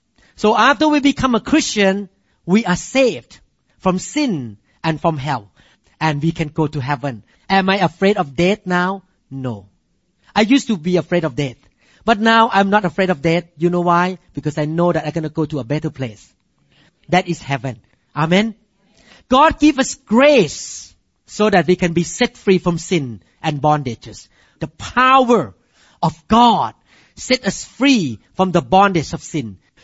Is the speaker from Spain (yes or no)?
no; Thailand; You know, as a Thai man, I grew up in Thailand.